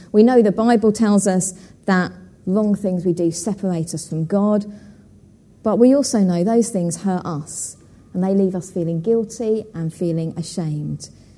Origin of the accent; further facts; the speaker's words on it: East of England, United Kingdom; And growing up in Essex, our family picnic often used to be at Danbury Common.